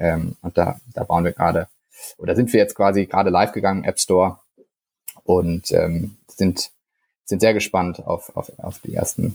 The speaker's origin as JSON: {"language": "German", "town": "Frankfurt", "region": "Hesse", "country": "Germany", "tie": "born or raised there", "said": "ich bin 28 Jahre alt, ich komme aus Frankfurt am Main, das ist meine Heimatstadt"}